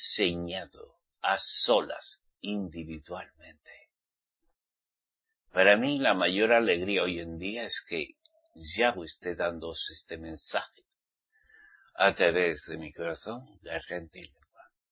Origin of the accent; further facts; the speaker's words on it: Spain; yo soy español. Hasta que se me reveló bien y me ha ido enseñando que mis antepasados eran israelitas, de una de las 12 tribus.